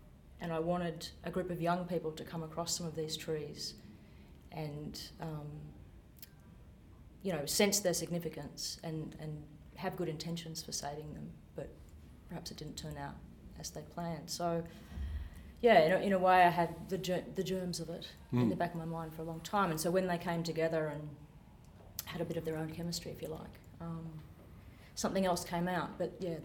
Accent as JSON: {"language": "English", "region": "New South Wales", "country": "Australia", "tie": "born or raised there", "said": "I grew up in Wiradjuri country, so Central West New South Wales, on a property"}